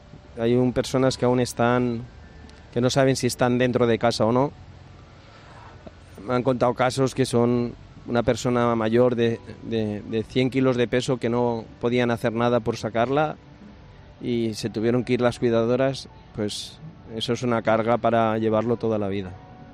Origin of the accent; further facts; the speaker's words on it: Alboraya, Valencian Community, Spain; En Alboraya, en mi pueblo natal.